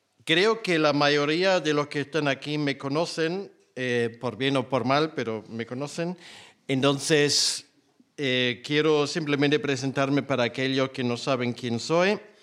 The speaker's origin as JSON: {"language": "Spanish", "country": "Germany", "second_language": "Spanish", "moved": "as an adult", "lives_now": "Spain", "said": "Soy pastor alemán, pero la mayoría sabe que no suelo morder demasiado."}